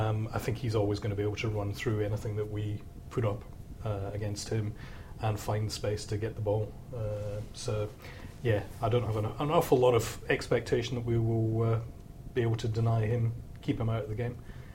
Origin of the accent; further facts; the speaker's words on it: Scotland, United Kingdom; You're talking to a Scot here who not got good memories of Peru.